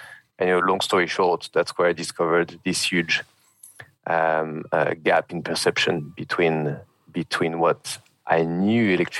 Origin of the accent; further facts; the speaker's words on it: Paris, Île-de-France, France; now in United Kingdom; I was born in Paris, grew up in Paris, moved to the UK about 15 years ago.